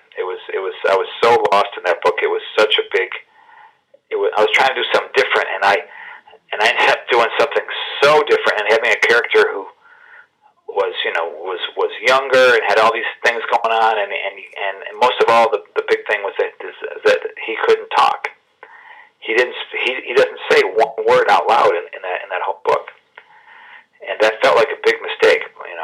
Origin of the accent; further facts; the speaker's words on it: Detroit, Michigan, United States; moved away as an adult; I grew up in and around Detroit, all the way through college. So I moved away after college when I was 22 years old.